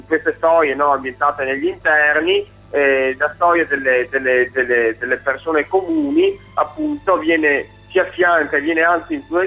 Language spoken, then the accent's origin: Italian; Veneto, Italy; però io sono veneto